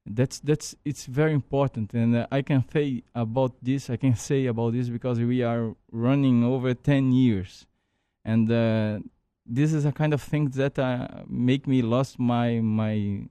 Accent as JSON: {"language": "English", "country": "Brazil", "said": "Remember, I'm from Brazil. We don't have investment there."}